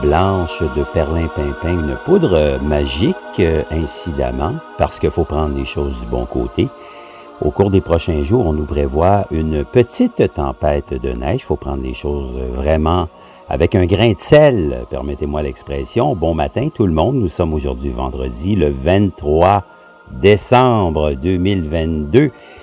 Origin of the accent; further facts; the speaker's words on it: Quebec, Canada; je suis Québécois et j'aimerais souhaiter une belle journée à nos amis francophones